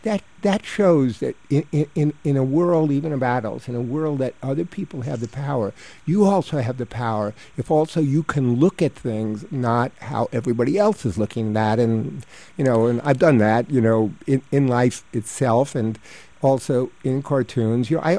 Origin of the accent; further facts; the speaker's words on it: Queens, New York, United States; it was New York in the 50s, and the neighborhoods where I grew up in Queens were divided into a block of Jewish people, a block of Irish people, a block of Italian people